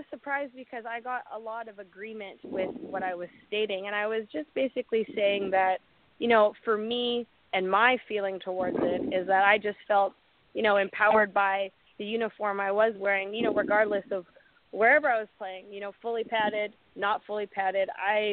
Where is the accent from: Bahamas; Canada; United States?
Canada; accent: Canadian; I noticed that I picked up a little bit of an American. Well, I lost my Canadian accent. I feel like I did.